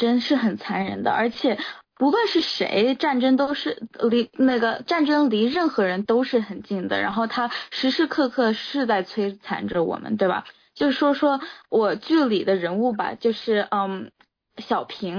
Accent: United States; 恰恰就是因为我们在美国长大

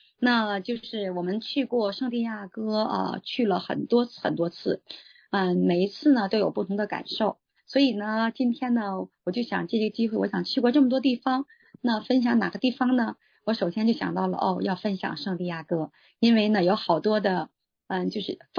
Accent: Tianjin, China; now in Seattle, United States; 我来自中国的天津，在西雅图生活了25年了，

